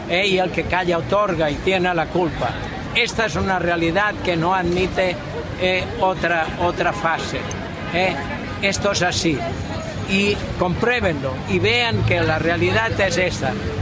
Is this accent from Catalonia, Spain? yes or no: yes; Catalonia, Spain; moved away; also born or lived in Venezuela; Yo he vivido 60 años en Venezuela. Soy español, soy catalán, pero he vivido allá.